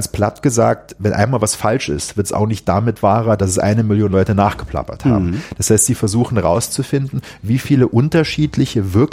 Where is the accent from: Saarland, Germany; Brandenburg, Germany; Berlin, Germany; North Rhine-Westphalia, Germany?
Saarland, Germany; Ich bin in der Tat da groß geworden.